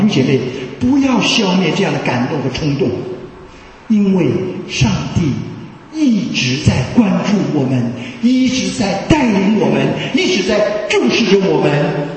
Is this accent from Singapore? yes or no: no; China; moved away as an adult; 就像我们中国人出国嘛，啊，在座的各位可能出国了2个月，可能出国了10年、20年，对不起，我已经出国了32年啊！我们那个时候出来，一个是讲念书，做个学位啊，一方面我们也想到说回国报效祖国啊